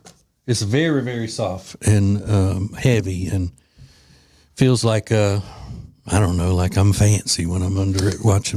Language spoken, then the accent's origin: English; Louisiana, United States; I did add a little Tony Sachery's in it because I'm from Louisiana and you have to.